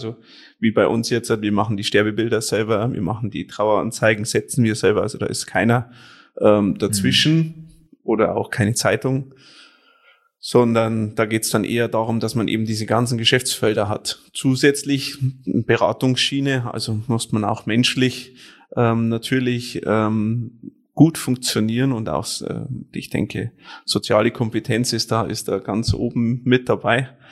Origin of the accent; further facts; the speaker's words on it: Penting, Bavaria, Germany; born there; Gebürtig komme ich aus Penting, das ist bei Neuenburg von Walde.